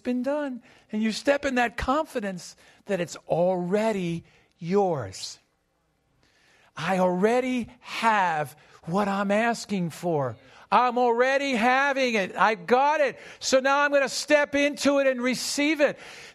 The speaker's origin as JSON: {"language": "English", "country": "United States", "tie": "born or raised there", "said": "Now, I feel that as … growing up in America, this time of, you know, our country and whatever"}